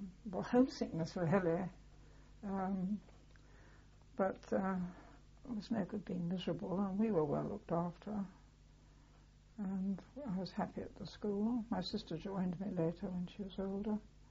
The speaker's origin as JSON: {"language": "English", "region": "England", "country": "United Kingdom", "tie": "born or raised there", "also_born_or_lived": "Kuala Lumpur, Malaysia", "said": "we had to come back to England"}